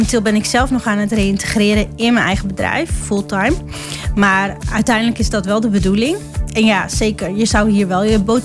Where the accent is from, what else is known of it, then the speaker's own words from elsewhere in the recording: Groningen, Netherlands; Ja, nou, ik kom van origine uit Groningen.